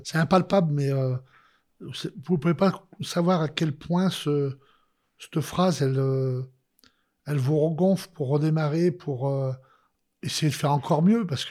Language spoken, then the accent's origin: French; Feurs, Auvergne-Rhône-Alpes, France; born there; Ah, je suis né à Feur.